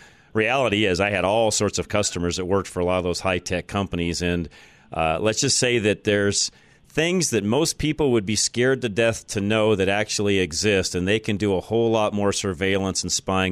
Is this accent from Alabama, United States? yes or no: no; Golden, Colorado, United States; My hometown.